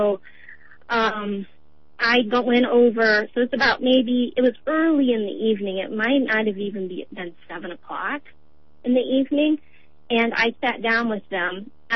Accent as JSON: {"language": "English", "region": "Iowa", "country": "United States", "tie": "born or raised there", "said": "I grew up in Iowa, a small farm. I grew up, my family had, you know, public assistance."}